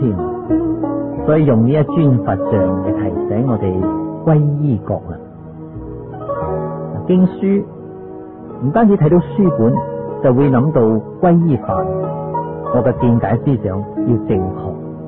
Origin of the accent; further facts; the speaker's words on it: China; 好像我们中国人没有忘记祖先一样。